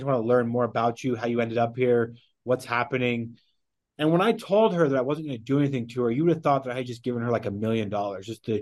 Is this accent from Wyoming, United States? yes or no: yes; Wyoming, United States; growing up in Wyoming